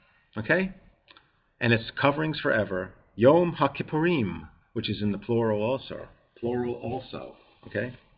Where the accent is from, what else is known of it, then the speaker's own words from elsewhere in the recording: New York, United States; sometimes I'm from New York and I do go a little quick.